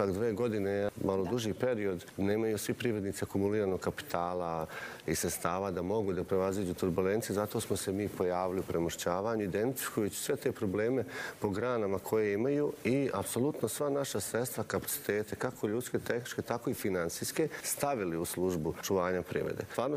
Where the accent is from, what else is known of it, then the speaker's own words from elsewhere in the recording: Prijedor, Republika Srpska, Bosnia & Herzegovina; Ja često kažem, pošto dolazim iz Prijedora